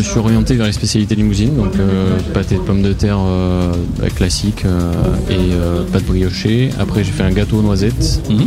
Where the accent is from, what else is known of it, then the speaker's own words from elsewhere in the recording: Limoges, Nouvelle-Aquitaine, France; Donc, je suis de Limoges, à côté de Limoges.